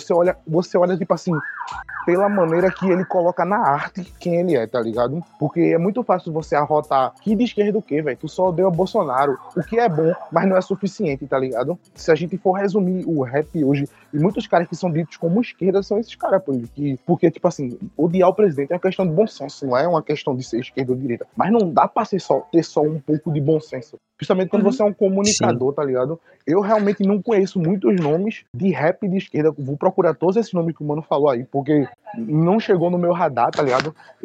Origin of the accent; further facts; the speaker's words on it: Recife, Pernambuco, Brazil; Porque eu sou de Recife, tá ligado?